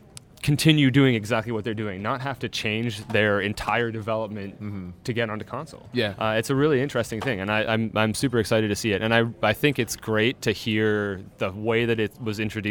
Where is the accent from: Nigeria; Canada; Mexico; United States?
Canada; I'm Canadian.